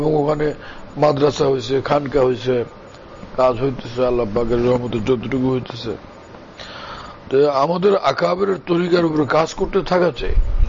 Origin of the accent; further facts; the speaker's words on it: Bhola, Barisal Division, Bangladesh; আমাদের আমার বাড়ি হচ্ছে ভোলা, তো ওইদিকে ভোলা তো এরকম সুর সার ব্যাপক